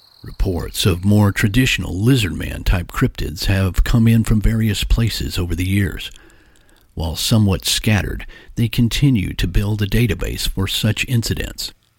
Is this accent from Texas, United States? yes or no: yes; Texas, United States; from a man who lives in my home state of Texas.